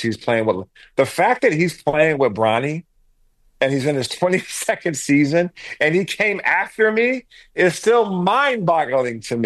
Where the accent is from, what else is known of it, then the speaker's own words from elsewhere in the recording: Alaska, United States; Man, I grew up in Alaska.